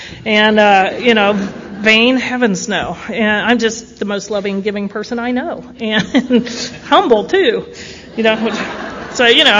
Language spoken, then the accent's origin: English; Ohio, United States; also born or lived in California; I did not want to be from Ohio. I was born in California. By the time I was six, I knew I was born in California, and I was very annoyed that they had moved to Ohio.